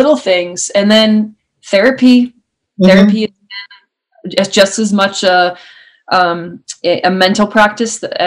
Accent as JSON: {"language": "English", "town": "Boston", "region": "Massachusetts", "country": "United States", "moved": "yes", "lives_now": "Charlotte, United States", "said": "I was from Boston and it's cold up there a lot of the time. And down here, mm-hmm. I'm able to be outside more. I'm outside of Charlotte right now."}